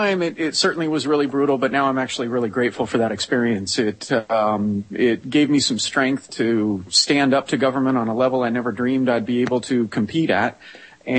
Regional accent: United States; even with all of its faults, I'm really proud of being an American.

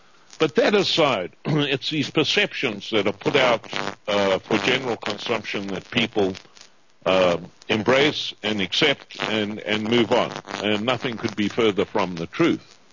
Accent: Zimbabwe; as a youngster growing up in Rhodesia.

